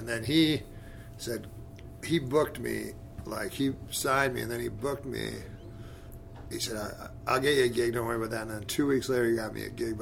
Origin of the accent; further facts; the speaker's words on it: Ottawa, Ontario, Canada; because I was from Ottawa, so close to Montreal, so I knew.